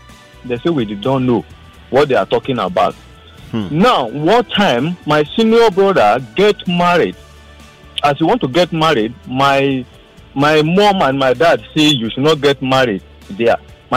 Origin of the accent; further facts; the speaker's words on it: Kogi, Nigeria; I came from Kogi State. I'm a Galama.